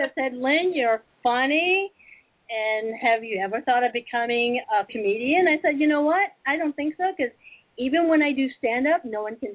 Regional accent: Philippines; Dude, I'm Filipino.

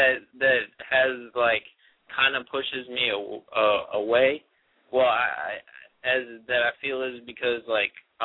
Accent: Austin, Texas, United States; I grew up in Austin, Texas. I didn't grow up in New York. I didn't grow up in California.

